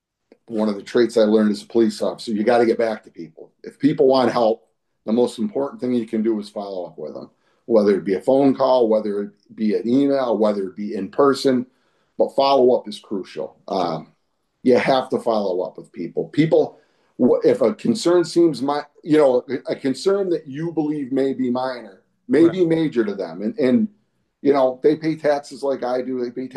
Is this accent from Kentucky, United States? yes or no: no; Pittsfield, Massachusetts, United States; Born and raised in Pittsfield.